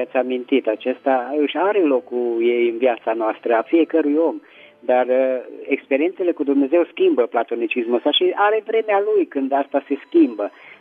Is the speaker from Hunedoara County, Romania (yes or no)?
yes; Petroșani, Hunedoara County, Romania; din Petroșani.